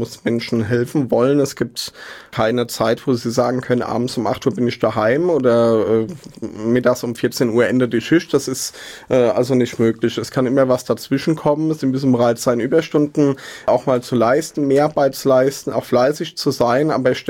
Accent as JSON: {"language": "German", "town": "Mainz", "region": "Rhineland-Palatinate", "country": "Germany", "tie": "born or raised there", "said": "ich bin in Hechtsheim aufgewachsen, bin in Mainz geboren. Bin auch in Mainz-Hechtsheim zur Schule gegangen, zur Grundschule, dann dort auch auf die weiterführende Schule."}